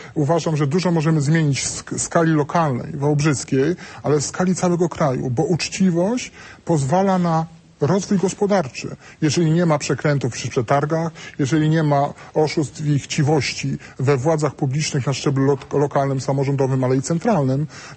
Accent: Silesian Voivodeship, Poland; no jestem z Górnego Śląska.

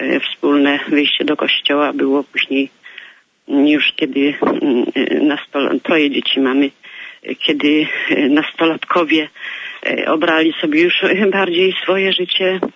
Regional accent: Lesser Poland, Poland; Ja jestem z Małopolski

